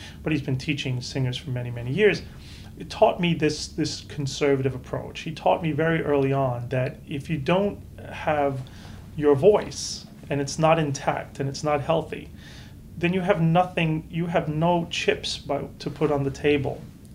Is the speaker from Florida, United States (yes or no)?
no; New York, United States; Well, even though I'm a New Yorker